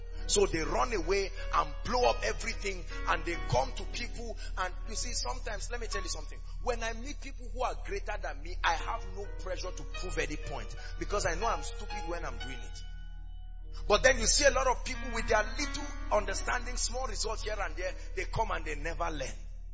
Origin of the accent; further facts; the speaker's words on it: Nigeria; I grew up in Nigeria, and there is a way.